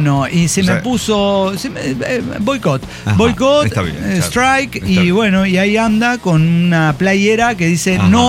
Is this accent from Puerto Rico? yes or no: yes; Puerto Rico; Yo soy boricua.